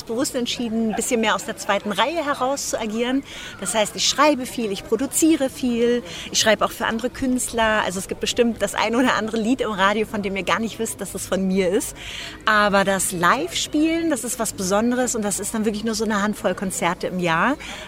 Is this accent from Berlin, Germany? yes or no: yes; Berlin, Germany; bei denen ich als Berliner Mädchen mitmachen durfte